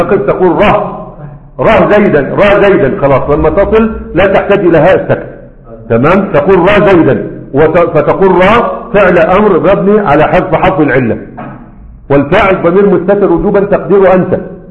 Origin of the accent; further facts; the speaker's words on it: Egypt; وعندنا في مصر للمرأة